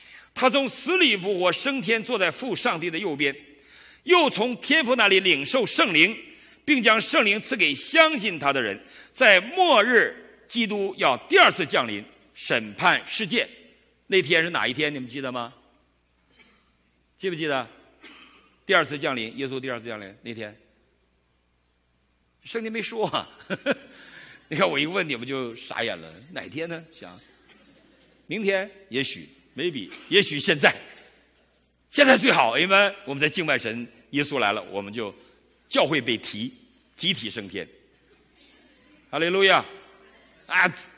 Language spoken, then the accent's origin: Chinese; China; 用我们大陆人比较了解的语言来说的啊